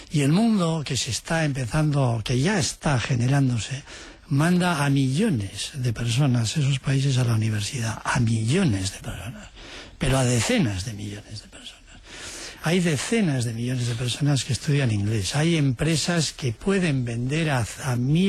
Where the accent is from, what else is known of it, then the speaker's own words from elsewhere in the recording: Spain; yo como español me siento catalán, me siento vasco, me siento asturiano, me siento andaluz